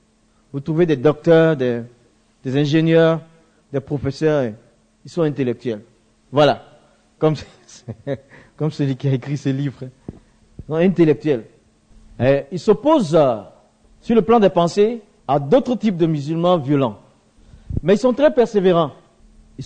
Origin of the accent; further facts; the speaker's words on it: Côte d’Ivoire; Chez nous, en Côte d'Ivoire, ils sont très actifs, eux aussi.